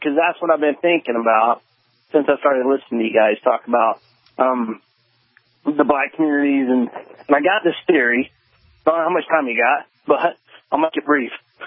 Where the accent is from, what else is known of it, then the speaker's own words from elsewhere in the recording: the South, United States; you know that I'm from the South and I grew up on a dairy farm